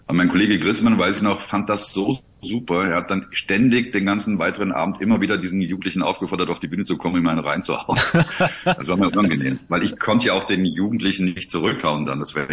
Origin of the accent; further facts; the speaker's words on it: Düsseldorf, North Rhine-Westphalia, Germany; Ja, du, ich komme ja aus Düsseldorf ursprünglich